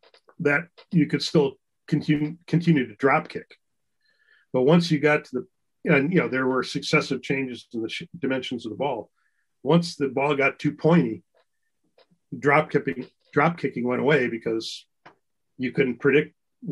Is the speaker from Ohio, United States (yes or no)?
no; Wisconsin, United States; also born or lived in St. Louis; I grew up in Wisconsin, but I used to live in St. Louis. So I know the weather in both places.